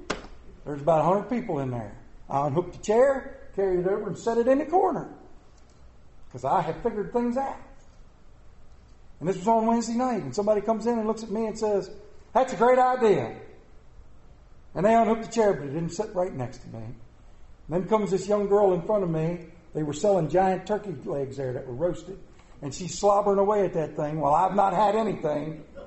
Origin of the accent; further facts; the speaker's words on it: Maryland, United States; I'm from Maryland.